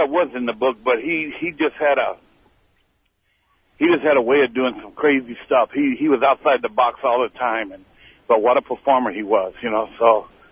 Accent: Texas, United States; Growing up in Texas, we use them like the dog or the cat.

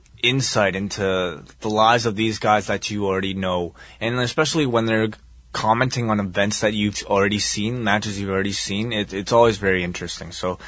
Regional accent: Aalborg, North Denmark Region, Denmark; the Juicehead capital of Denmark, my hometown of Aalborg

